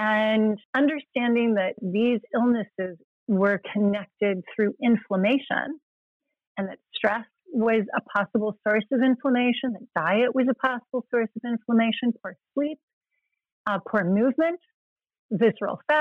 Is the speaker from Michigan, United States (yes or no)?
no; California, United States; I grew up in California and an only child.